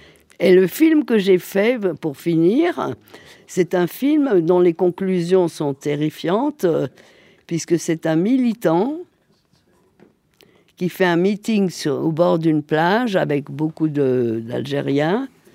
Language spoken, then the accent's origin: French; France; Non, moi je suis française, je suis revenue des camps